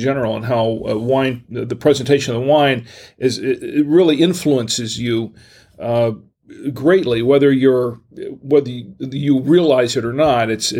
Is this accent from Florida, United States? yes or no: yes; Gainesville, Florida, United States; born there; also born or lived in North Carolina; When I was born in Gainesville, Florida, spent the first 2 years of my life basically living with my grandparents and my mom and dad on the coast, my grandparents' house, because they had a beach house on the on Flagler Beach.